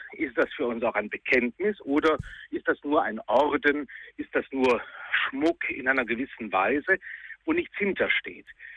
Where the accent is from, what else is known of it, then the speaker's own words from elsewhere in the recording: Neuss, North Rhine-Westphalia, Germany; born there; Ich komme ja gebürtig aus Neuss, ein großes Schützenfest.